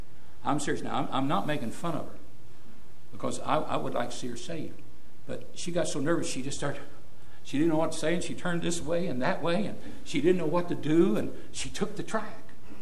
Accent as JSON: {"language": "English", "region": "Indiana", "country": "United States", "said": "I said, \"I'm from Indiana, and we enjoyed so much the pageant."}